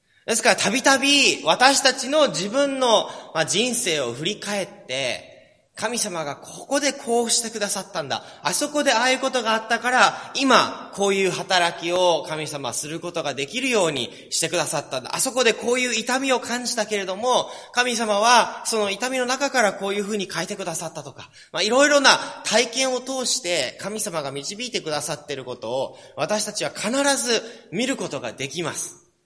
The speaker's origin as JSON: {"language": "Japanese", "town": "Tanba", "region": "Kyoto", "country": "Japan", "tie": "born or raised there", "said": "いや、日本生まれ育ちです。京都ですって言うと、え、京都？とか言われるんですけども、丹波の黒豆の有名なんですね、丹波から、丹波生まれ育ちだったんですけれども"}